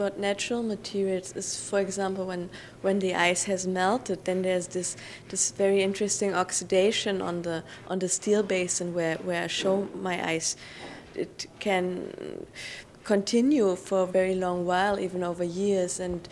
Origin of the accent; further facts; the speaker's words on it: Berlin, Germany; I'm an artist from Berlin.